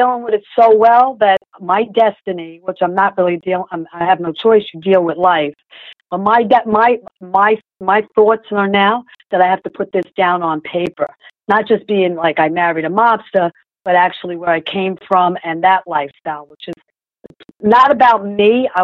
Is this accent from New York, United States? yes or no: yes; Howard Beach, New York, United States; I grew up in Howard Beach. I grew up at Brooklyn, Howard Beach. It was split borderline. Uh-huh. I was Brooklyn and Queens.